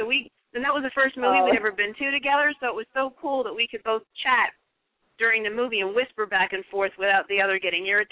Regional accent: New York, United States; Here we go. I'm from New York, baby. I can take it.

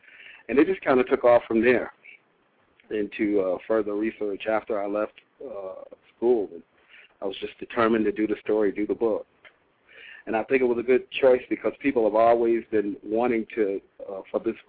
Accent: Detroit, Michigan, United States; I'm from Detroit.

